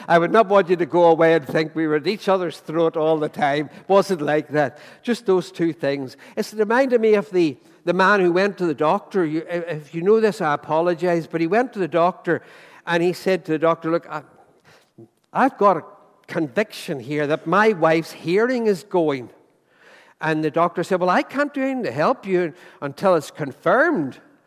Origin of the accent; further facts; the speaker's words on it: Ireland; Well, I am Irish, I'm sorry. And the man at the machine's Irish as well, so you've no help, no chance this morning.